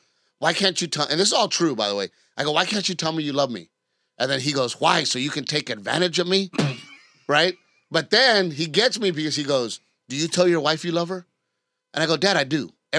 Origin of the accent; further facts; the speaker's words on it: Gulf Coast, United States; because we grew up on the Gulf Coast.